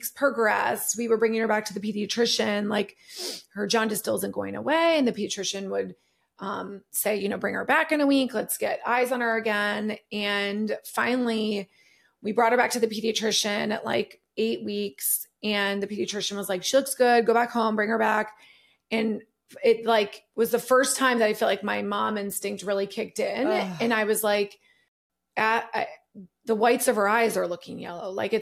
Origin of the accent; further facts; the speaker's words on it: Cincinnati, Ohio, United States; So, Jordan and I are both from Cincinnati. Mm-hmm. He grew up on the West Side. I grew up on the East Side.